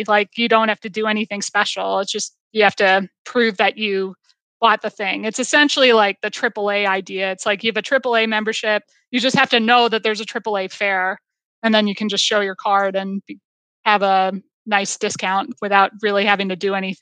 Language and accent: English; Boston, Massachusetts, United States; And I grew up originally in the Boston area, and like Boston's public transit is not great.